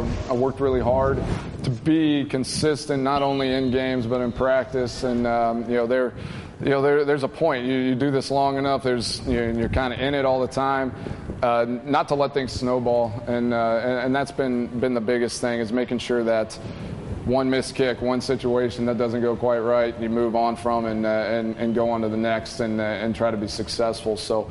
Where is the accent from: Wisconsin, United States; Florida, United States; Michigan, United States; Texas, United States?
Texas, United States; I grew up in Texas, so I actually got a picture.